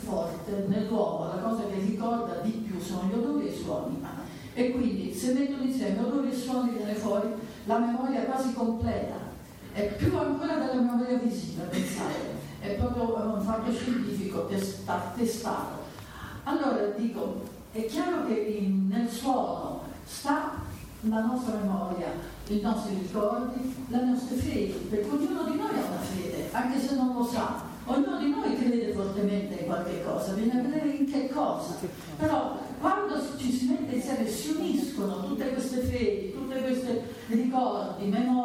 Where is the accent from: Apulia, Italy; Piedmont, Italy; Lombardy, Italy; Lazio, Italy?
Lazio, Italy; Monte Porzio Catone; Noi veniamo, voi da Cave, noi da Monteporzio, altri da Gallicano che vengono, abbiamo tutti questa fretta di riunirci